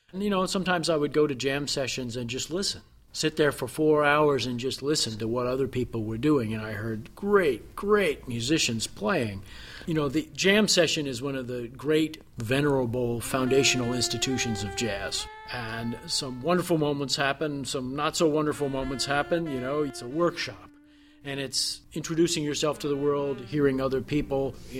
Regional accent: Harrisburg, Pennsylvania, United States; I guess at heart I'm always going to be a Pennsylvanian. And though I grew up in the Harrisburg area

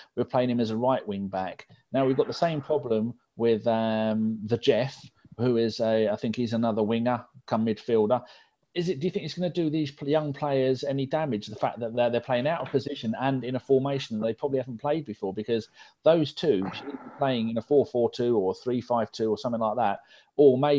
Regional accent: London, United Kingdom; I'm from London, actually

